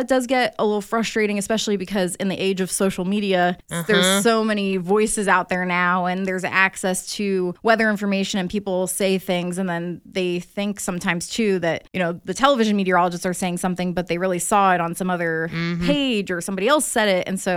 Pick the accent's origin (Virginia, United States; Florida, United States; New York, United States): Florida, United States; People are like, they hear I'm from Florida and they're like, are you good?